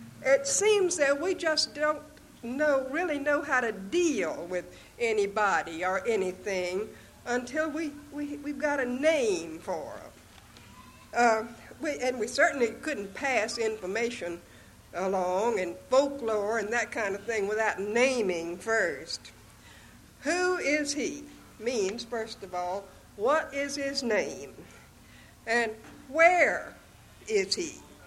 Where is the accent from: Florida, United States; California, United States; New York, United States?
Florida, United States; Gainesville; like the name of my hometown, Gainesville, that honors the memory of General Edmund Pendleton Gaines